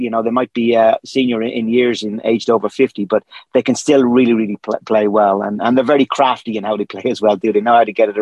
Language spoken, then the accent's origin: English; Dublin, Leinster, Ireland; even though I'm from Dublin, I'm born in Dublin